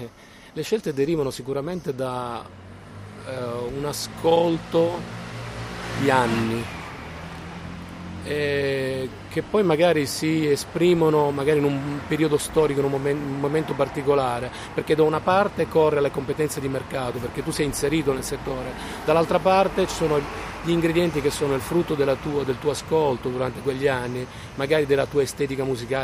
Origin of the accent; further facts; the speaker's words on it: Catania, Sicily, Italy; now in Milan, Italy; mi sono trasferito a Milano nel 1984 perché volevo appunto coltivare la mia passione, che a Catania, che è la mia città natale, non potevo sicuramente coltivare.